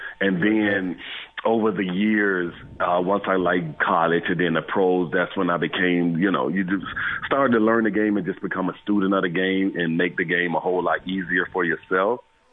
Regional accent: Miami, Florida, United States; It took me back to just like growing up in Miami playing Sandlot

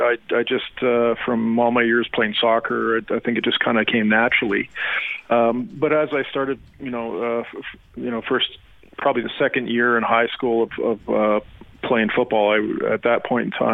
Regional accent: Burnaby, British Columbia, Canada; Yeah, so I grew up in North Burnaby, and my first real sport was soccer.

